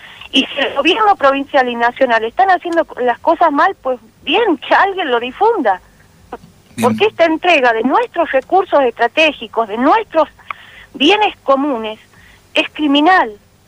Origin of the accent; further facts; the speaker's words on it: Argentina; acá en Alto Carrizal, no nos queda otra. Unirnos como pueblo argentino